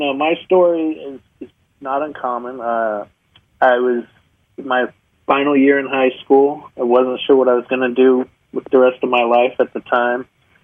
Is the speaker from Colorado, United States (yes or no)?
yes; Colorado, United States; I at least got to go to the state I wanted to go to, my home state of Colorado.